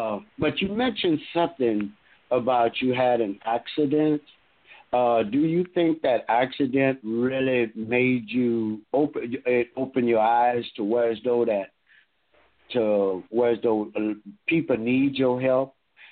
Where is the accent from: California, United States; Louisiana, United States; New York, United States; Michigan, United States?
Louisiana, United States; Lake Charles; That's where I'm from, Lake Charles, Louisiana. I wasn't born in Lake Charles, but I was raised in Lake Charles.